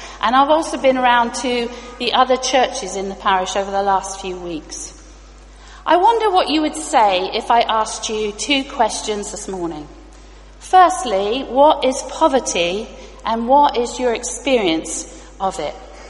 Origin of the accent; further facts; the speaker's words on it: India; also born or lived in Pakistan; now in United Kingdom; although I grew up in India and Pakistan